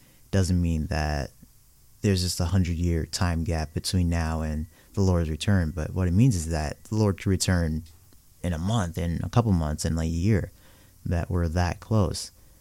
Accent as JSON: {"language": "English", "country": "Nigeria", "said": "I myself, I'm Nigerian."}